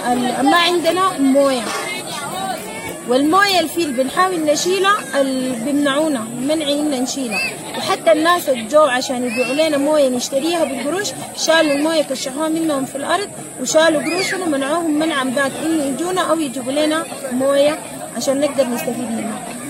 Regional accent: Sudan; يا إما ترجعونا بلدنا السودان.

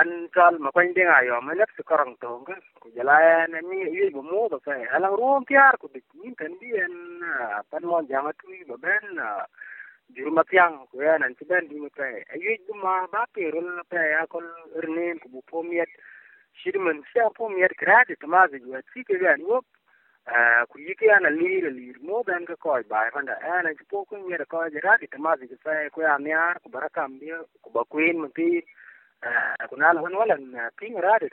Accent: South Sudan; Arabic is a second language; now in Sudan; أنا جنوبي بريد رطانة كثير. أنا في شمال السودان صح، لكن أنا في منطقة بعيد. أنا أساساً عندي ناس أغلبيتهم كثير في جنوب هناك

